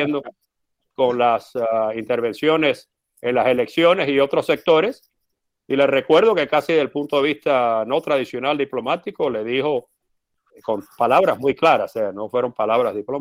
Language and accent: Spanish; United States; Me duele, como norteamericano, mencionar los 4 años que pasaron